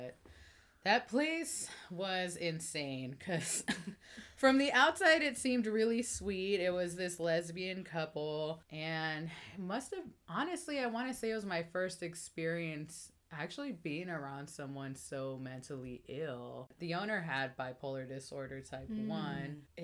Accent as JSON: {"language": "English", "town": "Houston", "region": "Texas", "country": "United States", "lives_now": "Los Angeles, United States", "said": "Yeah, I'm from Houston."}